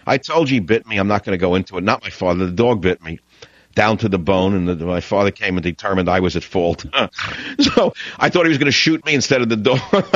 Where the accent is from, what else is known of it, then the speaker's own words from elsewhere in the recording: Queens, New York, United States; When I grew up in Queens in that house with the dog, Tippy